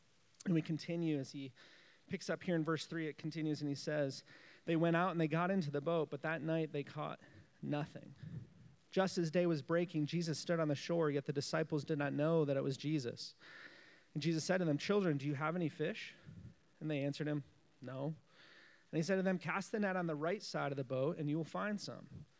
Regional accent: Michigan, United States; and I grew up in West Michigan

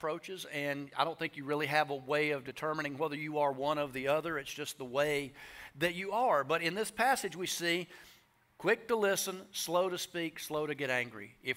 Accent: the South, United States; accent: southern; some of you that pick on my southern accent

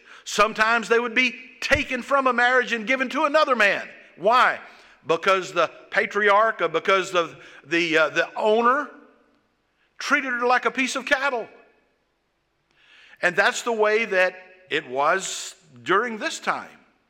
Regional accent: Georgia, United States; Now, I mean, I know I'm from South Georgia, but I kind of know what in the act means.

